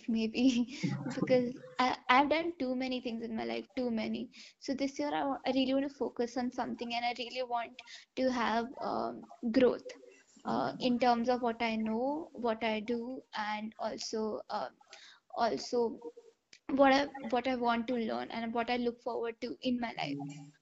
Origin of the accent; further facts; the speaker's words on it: Jaipur, Rajasthan, India; also born or lived in Mumbai; transition, because the life in Bombay is very different from the life we have in Jaipur